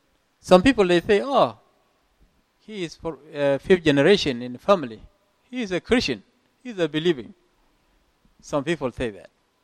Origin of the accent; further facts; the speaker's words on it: South Sudan; English is a second language; moved away as an adult; now in United States; I am from Sudan, South Sudan. I came to America in 1998.